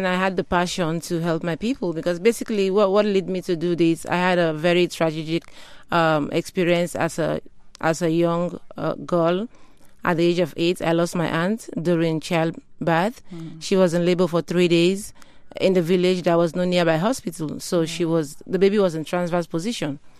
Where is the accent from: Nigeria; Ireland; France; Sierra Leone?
Sierra Leone; now in United States; growing up in Sierra Leone, I saw the desperate need. And I came to U.S.